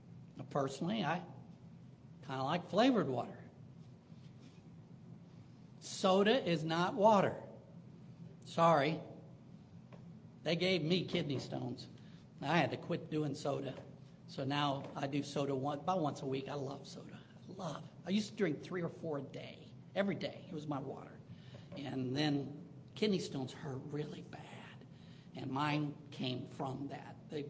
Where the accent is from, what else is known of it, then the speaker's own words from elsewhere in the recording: Missouri, United States; And I grew up in the St. Louis County area, and so every once in a while I'd go downtown by the arch and see the fast-flowing Mississippi River.